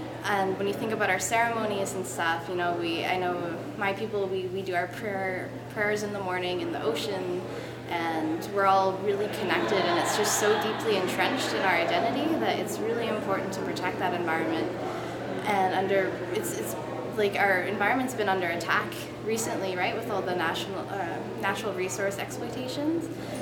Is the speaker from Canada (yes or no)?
yes; Ucluelet, British Columbia, Canada; now in Victoria, Canada; I grew up in Ucuilute, spent the first few years of my life there. I used to wander the beaches and explore tide pools. And we moved down to Victoria for school, me and my family.